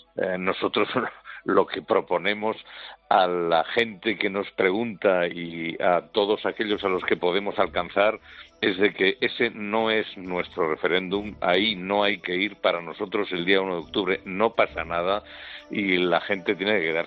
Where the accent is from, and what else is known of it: Spain